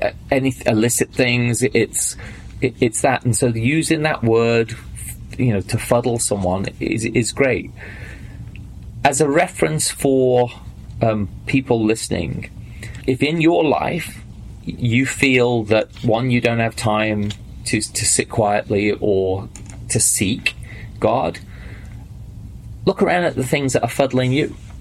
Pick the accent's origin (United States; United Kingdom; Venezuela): United Kingdom; England; It's something I probably used when I grew up in England.